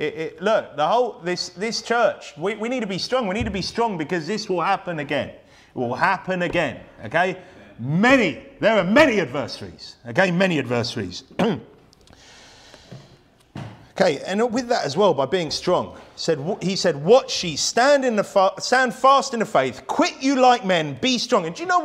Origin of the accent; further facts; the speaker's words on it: United Kingdom; Yeah, and I know we're British here. I know we're slightly different, yeah?